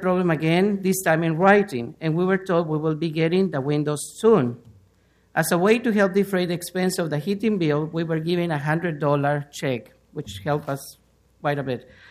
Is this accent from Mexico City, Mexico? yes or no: no; Chihuahua, Mexico; moved away as an adult; now in Portland, United States; I am from Chihuahua, Mexico, immigrant to this city for 17 years.